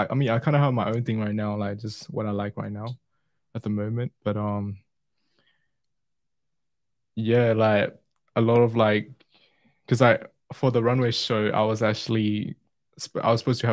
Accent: Myanmar; English is a second language; Burma. Shout out to Myanmar.

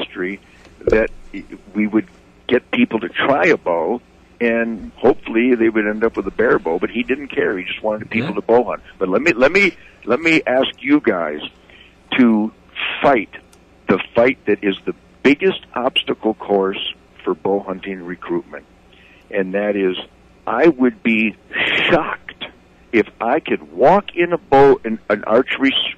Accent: Redford, Michigan, United States; Well, hell, I was born and raised in Redford over there. Detroit city limits.

